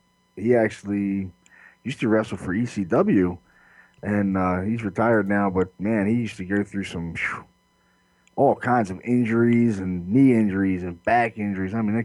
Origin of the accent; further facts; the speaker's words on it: Baltimore, Maryland, United States; And then he said he was from Baltimore, which I'm from Baltimore.